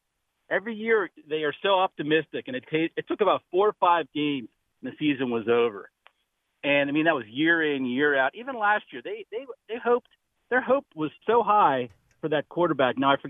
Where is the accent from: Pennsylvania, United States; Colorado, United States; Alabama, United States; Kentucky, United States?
Pennsylvania, United States; I'm from Central Pennsylvania. I worked in Northern Virginia.